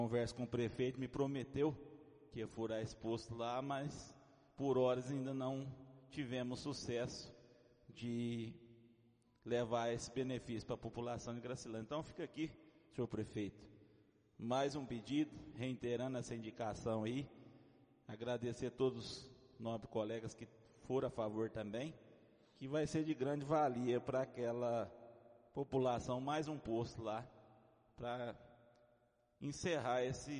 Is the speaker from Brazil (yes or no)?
yes; Carneirinho, Minas Gerais, Brazil; Fomos criados juntos aqui em Carneirinho, né?